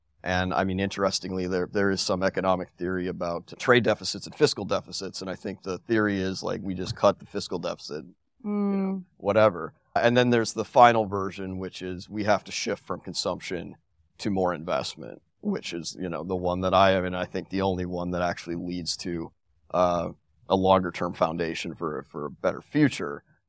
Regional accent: South Dakota, United States; I'm from South Dakota. We were the last.

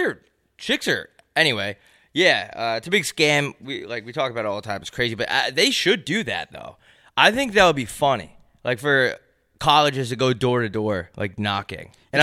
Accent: New York, United States; I'm nah, I'm not from here. I'm from New York.

